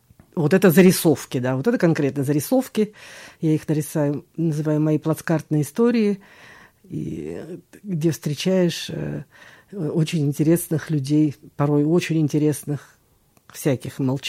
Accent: Tomsk, Tomsk Oblast, Russia; now in Moscow, Russia; я когда еду сюда, в Томск, домой на поезде, я еду всегда из Москвы

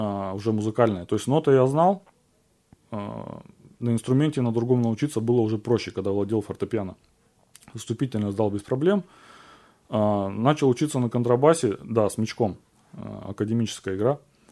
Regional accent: Ust-Kamenogorsk, East Kazakhstan Region, Kazakhstan; я из Казахстана приехал, город Усть-Каменогорск, Восточный Казахстан. Приехал в Новосибирск учиться, потом бросил, приехал обратно в Усть-Каменогорск.

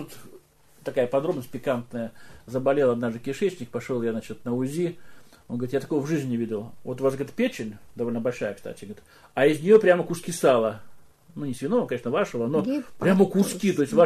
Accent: Siberia, Russia; Ну, а мы же сибиряки, да не только сибиряки, русские, ну, российские люди

